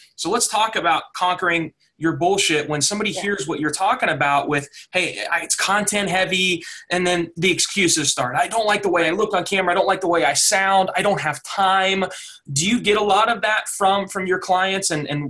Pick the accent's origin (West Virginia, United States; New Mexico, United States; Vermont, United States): West Virginia, United States; accent: thick country accent; I'm from West Virginia. A lot of people from here, very thick country accents. I was always very self-conscious of that. I don't have it anymore because I've kind of erased it.